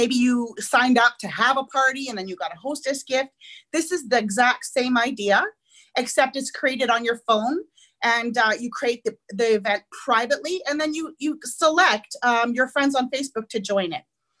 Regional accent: Canada; being a Canadian

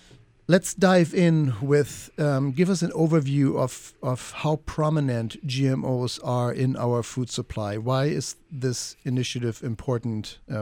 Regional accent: Germany; English is a second language; including my home country, Germany

